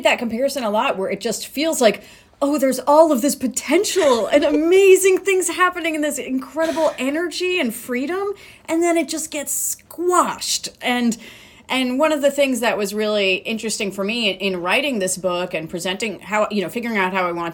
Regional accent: New York, United States; moved away as an adult; now in Columbus, United States; I was born and raised in New York

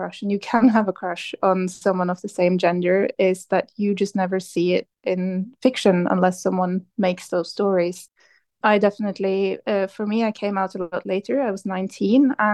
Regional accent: Norway; my home country, in Norway

